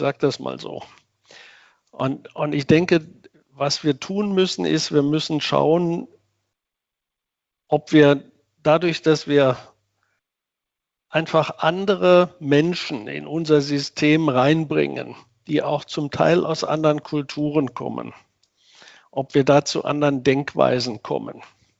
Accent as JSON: {"language": "German", "country": "Germany", "said": "Da kommt eine ganze Menge an Ideen, die wir als Deutsche niemals denken würden."}